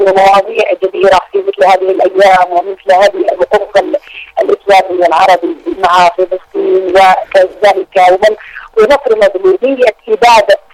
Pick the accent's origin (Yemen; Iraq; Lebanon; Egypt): Yemen; أنا من اليمن وأفتخر